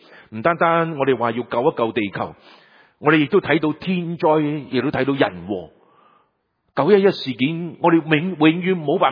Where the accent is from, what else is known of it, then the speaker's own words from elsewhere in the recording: China; 我们特别我们中国人吃发菜